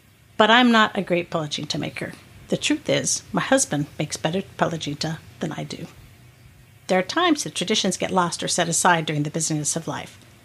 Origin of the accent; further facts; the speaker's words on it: Youngstown, Ohio, United States; I grew up in Youngstown, Ohio, just 90 minutes or so east of Cleveland, and I feel like I was surrounded by a lot of Hungarians